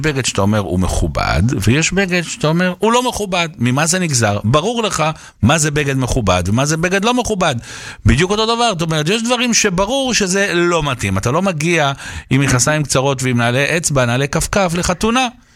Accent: Bnei Brak, Tel Aviv District, Israel; אנחנו פרימיטיבים מבני ברק.

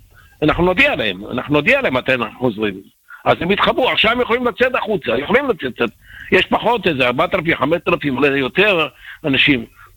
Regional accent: Netanya, Central District, Israel

